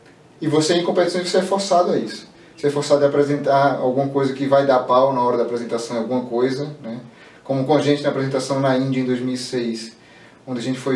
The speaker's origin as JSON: {"language": "Portuguese", "region": "Pernambuco", "country": "Brazil", "said": "a gente é de Pernambuco"}